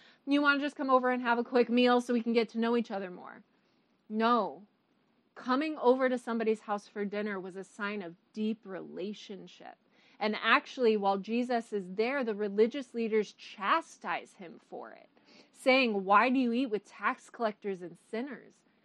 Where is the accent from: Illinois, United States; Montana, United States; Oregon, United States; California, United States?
Illinois, United States; Chicago; I say when I'm in Chicago, I'm at home, Chicago being my hometown.